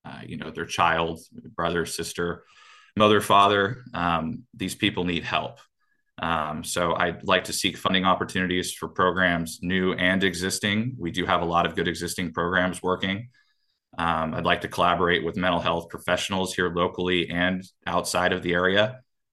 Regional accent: Eureka, California, United States; Being born and raised in Eureka, I just want to help my fellow citizen and help them feel heard.

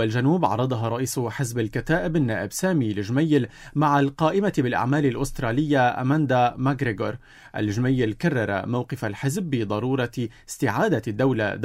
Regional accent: Lebanon; علينا كلبنانيين

